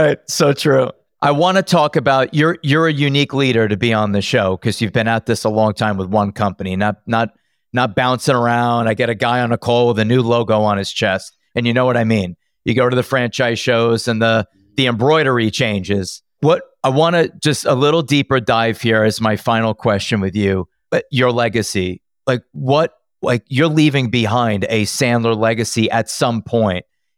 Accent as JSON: {"language": "English", "town": "Long Island", "region": "New York", "country": "United States", "said": "You know, something like, I'm from Long Island."}